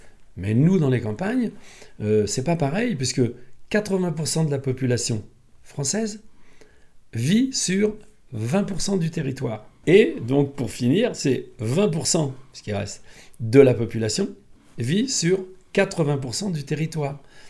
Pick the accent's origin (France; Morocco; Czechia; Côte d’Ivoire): France; Montmirail, Grand Est; Quand j'étais jeune, j'étais à Montmirail dans la Marne, donc j'étais dehors tout le temps, moi.